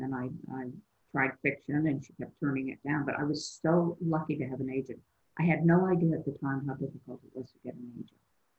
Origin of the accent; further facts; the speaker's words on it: Denver, Colorado, United States; also born or lived in Virginia; Because I'm Western. I was born in Virginia, but I moved to Denver when I was six.